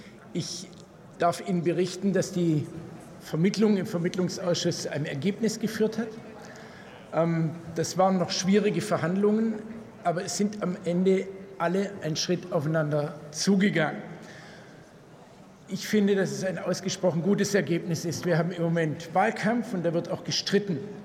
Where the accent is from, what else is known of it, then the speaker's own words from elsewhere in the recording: Baden-Württemberg, Germany; Das ist in meinem Heimatland Baden-Württemberg ganz stark der Fall, in anderen Ländern aber auch.